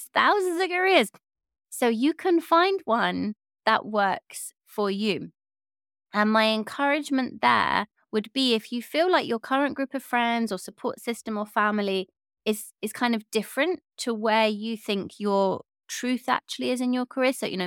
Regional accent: England, United Kingdom; The culture I grew up in England was so like anti-help.

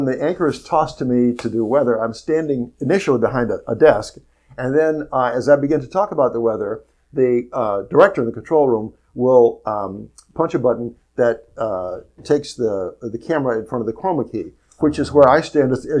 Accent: the South, United States; we had to face the racial discrimination that dominated society when I was growing up in the South.

